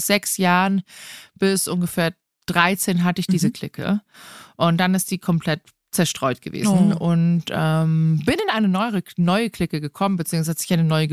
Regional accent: Rottach-Egern, Bavaria, Germany; Ich bin hier am Tegernsee groß geworden, in Reutach-Egern.

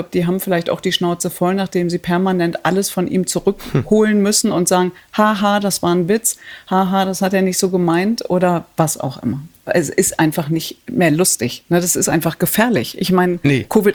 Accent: Datteln, North Rhine-Westphalia, Germany; Ich komme aus Datteln, bin aber trotzdem nicht Schalke oder Dortmund, sondern Gladbach-Fan geworden.

